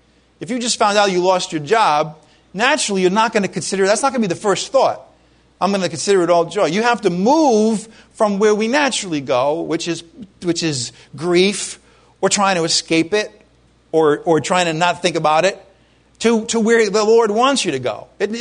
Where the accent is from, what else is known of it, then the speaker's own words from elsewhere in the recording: Ireland; I'm Irish. What can I tell you?